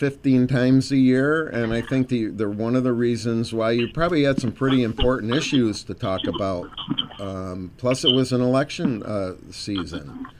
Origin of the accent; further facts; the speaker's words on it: Gloversville, New York, United States; when I grew up in Gloversville, when I was a young lad, it was majority Republican.